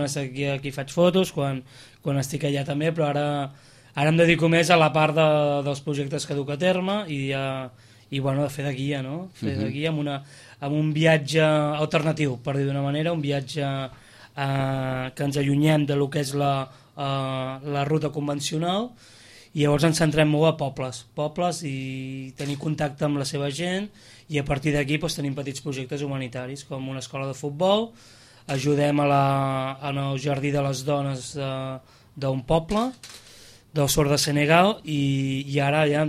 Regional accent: Calella, Catalonia, Spain; amb gent del poble del meu poble, de Calella.

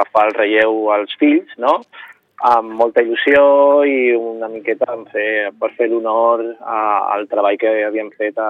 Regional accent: Catalonia, Spain; Nosaltres som catalans.

